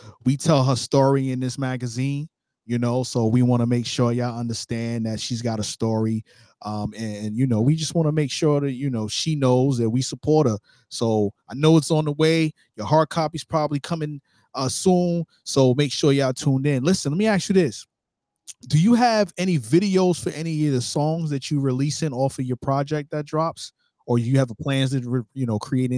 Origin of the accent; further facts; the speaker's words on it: Brooklyn, New York, United States; I'm from Flatbush, Brooklyn. That's originally where I was, you know, born and raised.